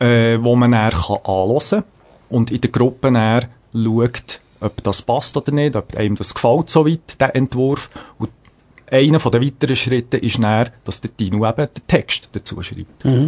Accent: Interlaken, Bern, Switzerland; ich bin in dem Gebiet aufgewachsen, wo schon seit längerer Zeit Country-Festivals stattfinden, nämlich in Interlaken.

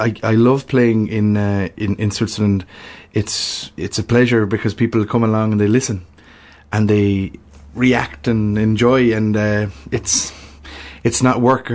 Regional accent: Shannon, Munster, Ireland; I'm from a place called Shannon, which is in County Clare, and that's on the west coast of Ireland.

